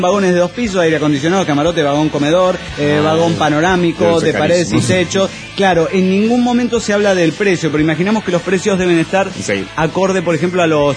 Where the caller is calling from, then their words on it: Santa Barbara, California, United States; de Santa Bárbara, California.